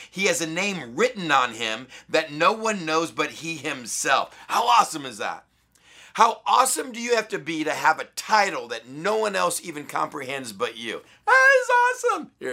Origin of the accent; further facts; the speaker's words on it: Texas, United States; growing up in West Texas, that just didn't strike me as the right image of God.